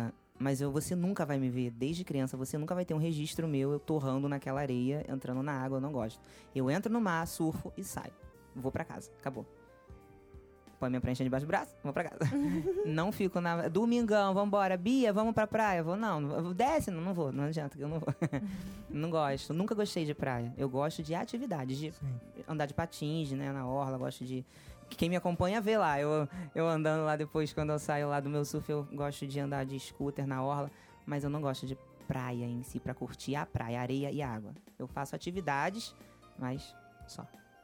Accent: Rio de Janeiro, Brazil; born there; Eu nasci em Realengo.

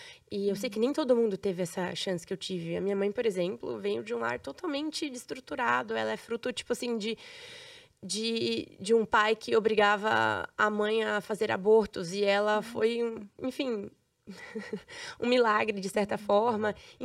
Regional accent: Rio de Janeiro, Brazil; now in São Paulo, Brazil; Eu, por exemplo, saí do Rio de Janeiro e mudei para São Paulo em seguida, para uma cidade que eu nunca tinha ido, uma vida completamente diferente, igreja diferente, tudo.

